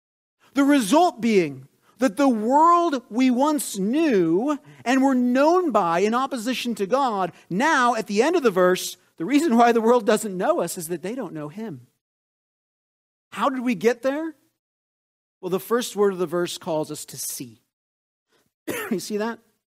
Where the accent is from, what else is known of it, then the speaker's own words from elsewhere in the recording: United States; Although, as an American, I think most people know where I'm from when I'm traveling abroad.